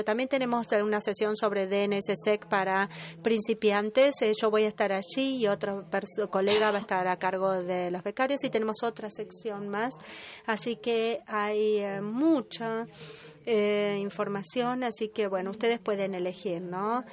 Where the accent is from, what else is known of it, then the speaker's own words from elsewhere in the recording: Paraguay; soy de Paraguay.